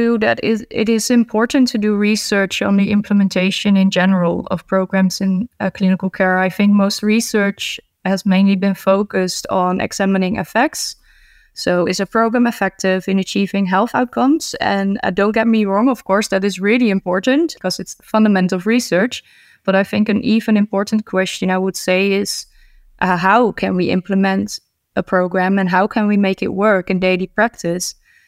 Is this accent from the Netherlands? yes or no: yes; Netherlands; So, I come from the Netherlands, and here we have implemented a physical activity program for cancer survivors in 14 GP practices.